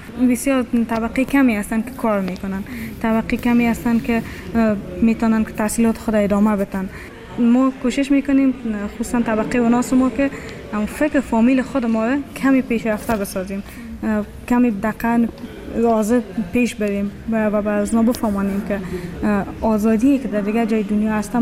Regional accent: Afghanistan; مردم تا میشنوند که ما افغان هستیم از ما فرار میکنند

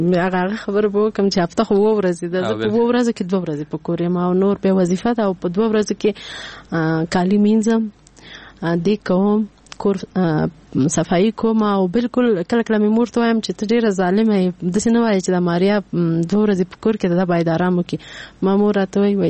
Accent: Paktia, Afghanistan; ما ته دا ټوله پکتیا خپل کور ښکارېږي. او باور وکړئ په نوم یې ویاړم چې زه پکتیاوالی یم.

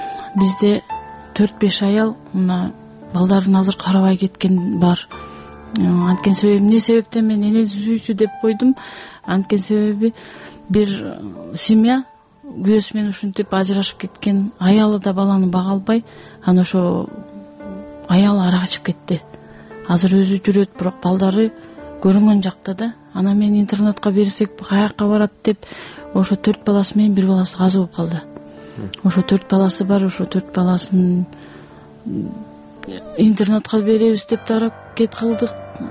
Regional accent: Naryn, Naryn Region, Kyrgyzstan; мен азыр Нарындан, өзүм Нарындыкмын

